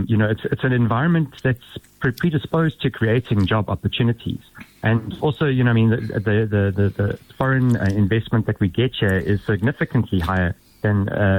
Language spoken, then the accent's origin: English; South Africa; as a South African